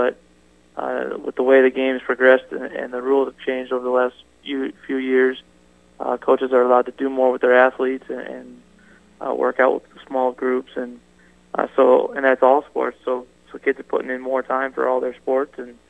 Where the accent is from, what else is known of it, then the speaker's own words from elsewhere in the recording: Huron, South Dakota, United States; growing up in Huron, kind of like what you said, you know, we play games, and back then, it seemed like Huron had a lot more Friday, Saturday games